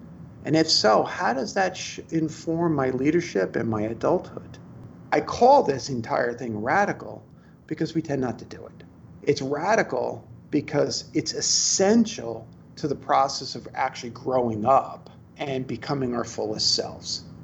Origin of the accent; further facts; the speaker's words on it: Brooklyn, New York, United States; I'm from Brooklyn. I get really simple.